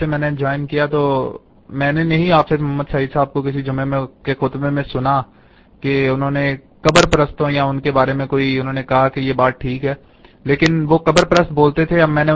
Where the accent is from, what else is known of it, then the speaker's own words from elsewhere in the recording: Lahore, Punjab, Pakistan; میں میرا تعلق لاہور سے ہے